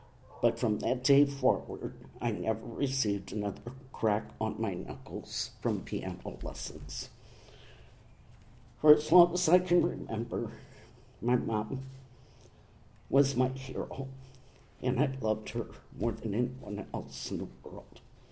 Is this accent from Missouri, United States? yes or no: yes; St. Louis, Missouri, United States; I was born and raised in St. Louis at the old St. Anthony's Hospital on Merrimack. I went to school in St. Louis.